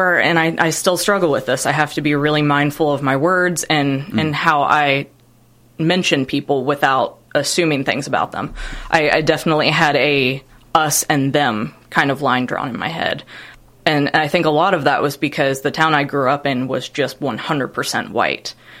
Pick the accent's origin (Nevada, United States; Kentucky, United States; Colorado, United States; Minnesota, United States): Kentucky, United States; I'm from Kentucky.